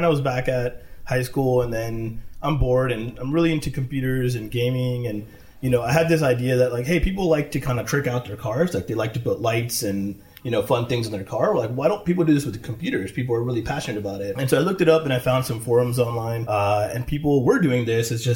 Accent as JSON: {"language": "English", "region": "California", "country": "United States", "tie": "born or raised there", "said": "The highlights, I grew up here in the Bay Area. I got started just programming as a kid."}